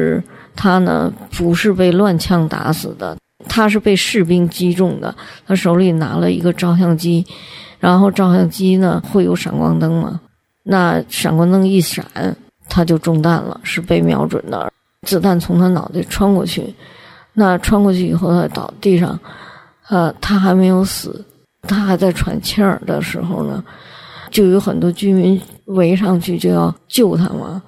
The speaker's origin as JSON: {"language": "Chinese", "country": "China", "lives_now": "abroad", "said": "那我当然作为中国人我很关心这个事情。"}